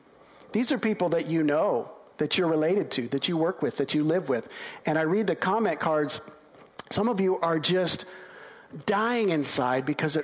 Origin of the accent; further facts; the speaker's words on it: Midwest, United States; I grew up in the Midwest, the Bible Belt, a family who practiced Christianity not as a way to make God happier, but as an expression of faith.